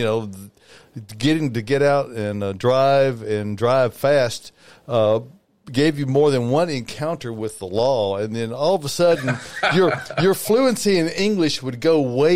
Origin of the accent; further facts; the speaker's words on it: United States; We Americans dabble in it.